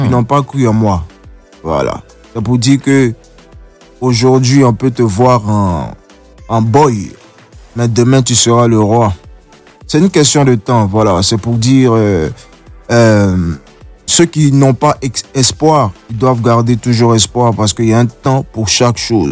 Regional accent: Côte d’Ivoire; signifie douceur, facilité, voilà, tout ce qui est positif. Mais je suis ivoirien

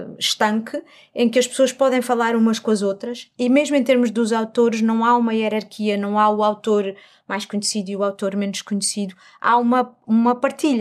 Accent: Lisbon, Portugal; E eu cresci no Príncipe Real, portanto, Príncipe Real.

